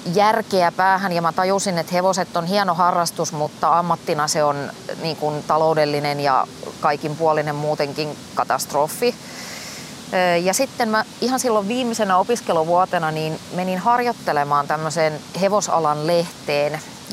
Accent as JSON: {"language": "Finnish", "town": "Ypäjä", "region": "Kanta-Häme", "country": "Finland", "tie": "born or raised there", "said": "Ypäjältä, kyllä. Ypäjän aseman kylältä."}